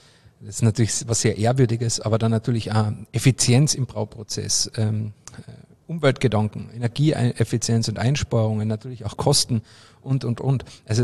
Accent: Carinthia, Austria; also ich komme ja aus Kärnten

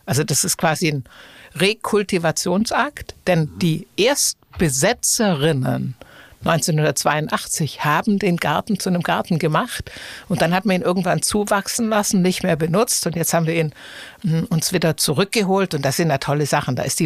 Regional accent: Southern Germany, Germany; ich komme ja aus Süddeutschland und da sind ja die Biergärten quasi die Attraktion des Sommers.

